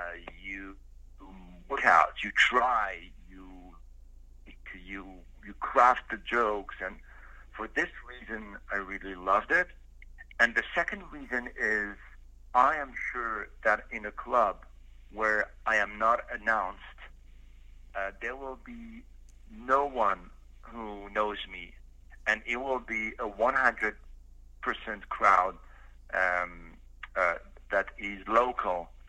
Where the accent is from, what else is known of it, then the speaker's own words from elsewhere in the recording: Casablanca, Casablanca-Settat, Morocco; moved away as an adult; also born or lived in Montreal, Canada; now in France; I was born and raised in Morocco, in Casablanca, and then I moved... By the way, I moved to Canada in 1988 for 4 years, and I lived in Montreal.